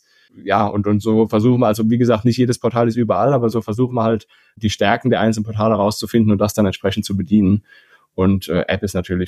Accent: Rhineland-Palatinate, Germany; born there; Also ich bin ja als gebürtiger Pfälzer Fan vom 1. FC Kaiserslautern.

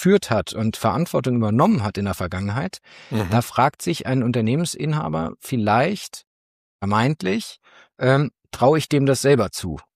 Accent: Munich, Bavaria, Germany; now in Hamburg, Germany; Ich komme ursprünglich aus München, ich lebe in Hamburg, habe meine Karriere in München bei einer inhabergeführten Mittelstandsberatung gestartet

